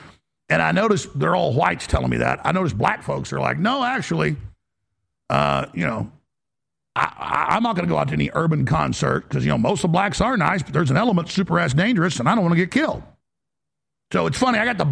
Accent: Dallas, Texas, United States; When I grew up in Dallas, I've been targeted because I was white a lot.

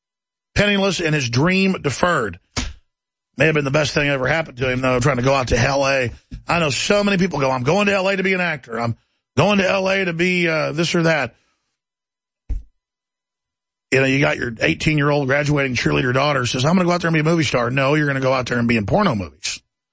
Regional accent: Dallas, Texas, United States; I was talking about Dallas, growing up in Dallas and the thug culture I saw there

